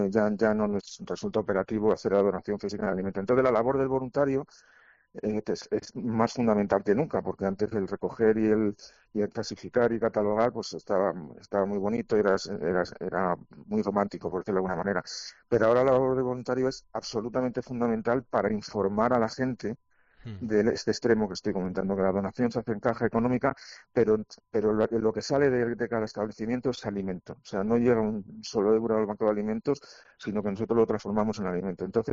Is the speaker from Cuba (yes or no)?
no; Community of Madrid, Spain; now in Villaviciosa de Odón, Spain; Somos de Madrid, en concreto yo vivo en Villaviciosa de Odón.